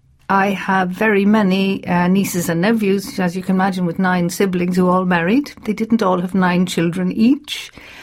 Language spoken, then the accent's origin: English; Dublin, Leinster, Ireland; I was born in Dublin and I grew up in a very comfortable middle-class suburb in the North City, which was populated by civil servants, bank managers, police sergeants, school teachers.